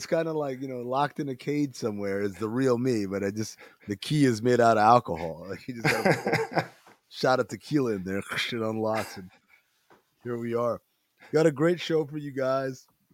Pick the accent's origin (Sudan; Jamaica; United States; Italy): Sudan; I'm from Sudan.